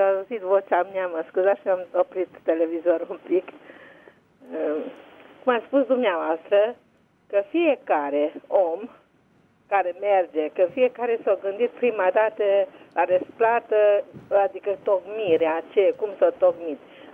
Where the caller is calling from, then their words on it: Petroșani, Hunedoara County, Romania; sunt din Petroșan.